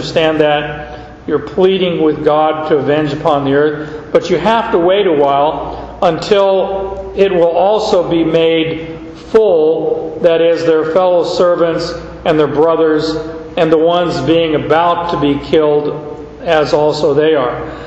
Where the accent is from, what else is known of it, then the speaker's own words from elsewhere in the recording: Arizona, United States; When I grew up in Arizona, we used to have Mexican sarapes.